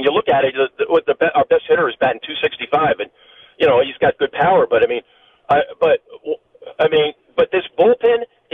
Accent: East Coast, United States; I'm 66 years old, man. I grew up on the East Coast, and I've seen this before

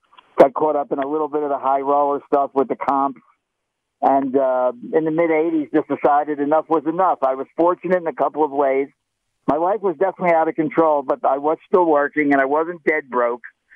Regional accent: Philadelphia, Pennsylvania, United States; When I grew up in Philadelphia, we flipped baseball cards, we pitched pennies.

